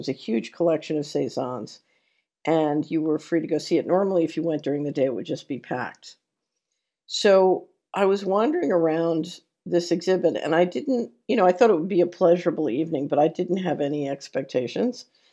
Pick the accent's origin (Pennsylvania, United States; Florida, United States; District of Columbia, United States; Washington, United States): Pennsylvania, United States; Philadelphia; Now, I grew up in Philadelphia, and so I'd been to the art museum many, many times.